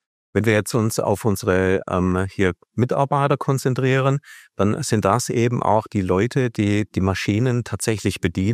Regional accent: Baden-Württemberg, Germany; Ich bin eine Schwabe

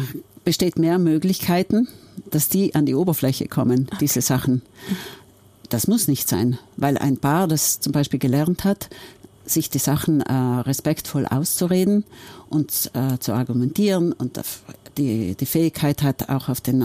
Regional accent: Bolzano, Trentino-Alto Adige, Italy; now in Eppan, Italy; Ich bin in Bozen aufgewachsen.

